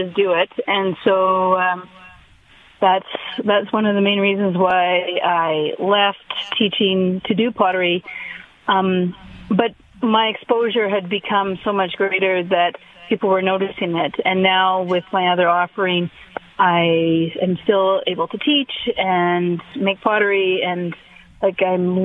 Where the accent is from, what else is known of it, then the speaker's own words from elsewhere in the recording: Wynyard, Saskatchewan, Canada; In 2013, my family and I moved back to Wynyard, which is my hometown